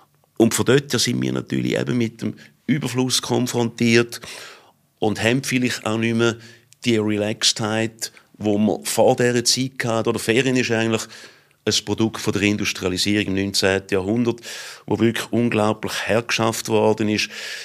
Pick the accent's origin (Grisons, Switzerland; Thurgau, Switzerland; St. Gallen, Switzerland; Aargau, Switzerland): Thurgau, Switzerland; Also ich bin aus dem Thurgau ins Toggenburg Skifahren am Mittwochnachmittag